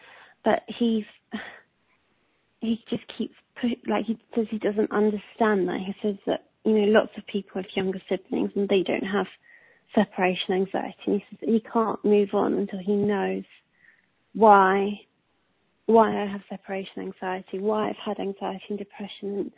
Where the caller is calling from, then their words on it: London, United Kingdom; I'm calling from London.